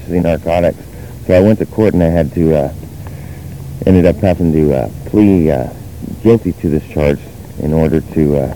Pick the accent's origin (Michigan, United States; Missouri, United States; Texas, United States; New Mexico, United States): Texas, United States; No, I'm not. I'm from Texas.